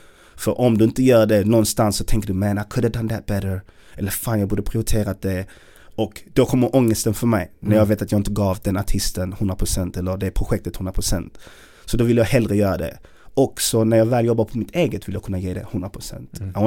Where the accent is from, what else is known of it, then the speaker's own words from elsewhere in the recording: Malmö, Skåne, Sweden; Men vi, jag var från Malmö.